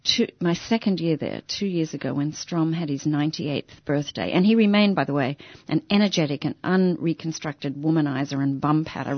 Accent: Queensland, Australia; now in South Carolina, United States; growing up in Queensland is very good practice for living in South Carolina in multiple ways.

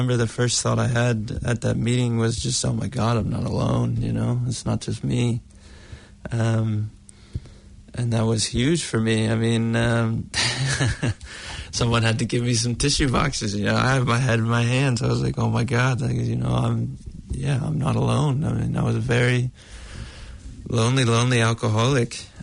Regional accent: United States; I'm American

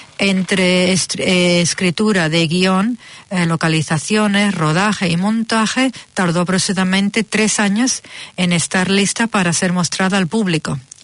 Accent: Seville, Andalusia, Spain; cuando yo era pequeñita me crié en Sevilla

